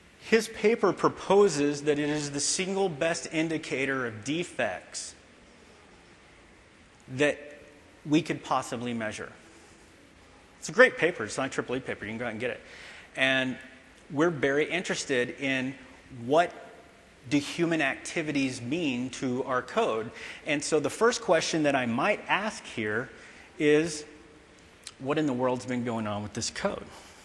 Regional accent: Texas, United States; And I can say that because I'm from Texas, not from Spain.

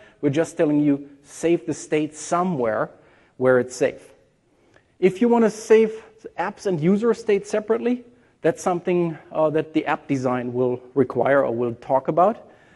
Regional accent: Germany; English is a second language; But when you go out, even in a country like Germany, my home country

